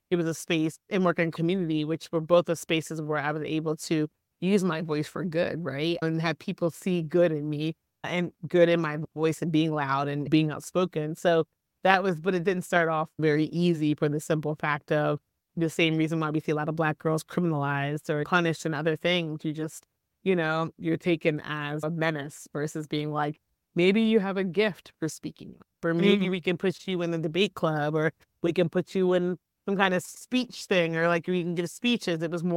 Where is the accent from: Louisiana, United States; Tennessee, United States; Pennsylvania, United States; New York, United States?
Pennsylvania, United States; Philadelphia; also born or lived in Hershey, Pennsylvania; So I hail from Philadelphia. So I am Philly girl through and through, raised in Philly, between Philly and Hershey, Pennsylvania.